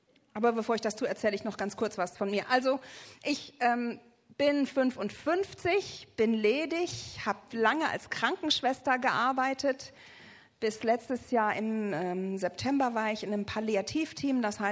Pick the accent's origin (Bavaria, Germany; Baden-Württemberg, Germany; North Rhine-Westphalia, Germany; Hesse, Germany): North Rhine-Westphalia, Germany; Essen; now in Schöneck, Germany; nordöstlich von Frankfurt, Schöneck, wohne ich, da bin ich nicht her. Ich bin eigentlich aus dem Ruhrpott, aus Essen.